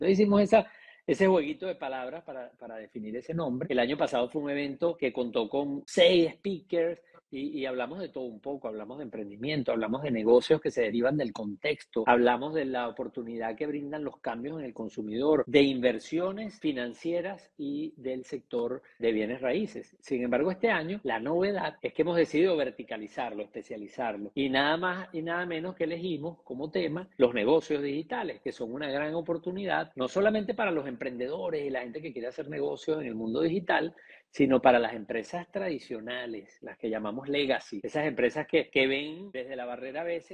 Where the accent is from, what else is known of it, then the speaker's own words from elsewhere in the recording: Venezuela; me sentí de verdad súper orgulloso como venezolano